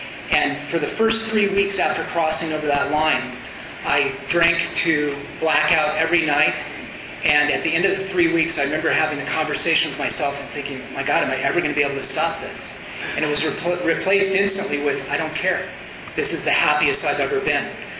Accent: Portland, Oregon, United States; And I was living in a little town in southern Oregon called Ashland. And I'm originally from Portland

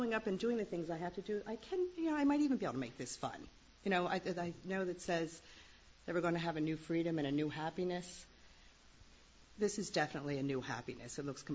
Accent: Wilmington, Delaware, United States; I grew up in Wilmington, Delaware. I was one of six kids

